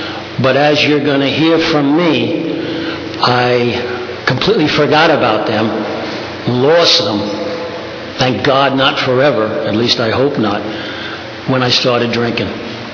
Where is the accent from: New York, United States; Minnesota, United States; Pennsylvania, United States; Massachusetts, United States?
New York, United States; Brooklyn; Part of that reason is growing up in New York, and specifically Brooklyn